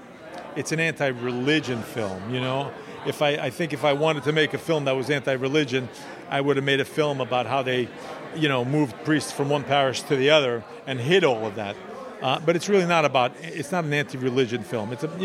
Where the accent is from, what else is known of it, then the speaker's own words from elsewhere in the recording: Bronx, New York, United States; it was inspired by some true events as a kid growing up in Bronx, New York